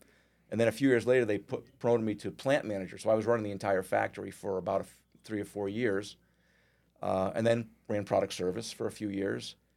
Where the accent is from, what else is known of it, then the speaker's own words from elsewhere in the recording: Connecticut, United States; Well, I am born and bred in Connecticut. Still live there. My family is all there.